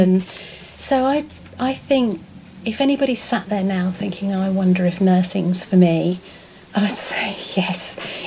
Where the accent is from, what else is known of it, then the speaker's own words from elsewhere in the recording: Ryde, South East England, United Kingdom; born there; I was born in Ryde, on Ryde seafront, my poor mum.